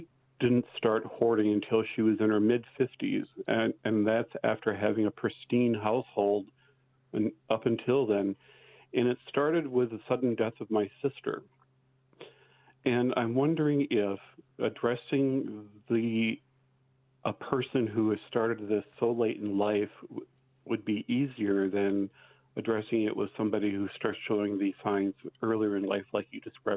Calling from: Altoona, Pennsylvania, United States; I'm calling from Altoona.

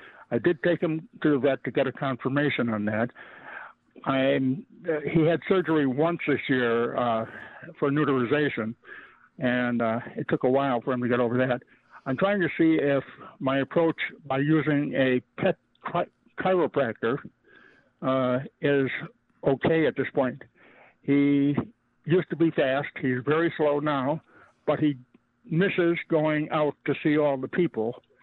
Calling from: Green Bay, Wisconsin, United States; Barry, I'm calling from Green Bay.

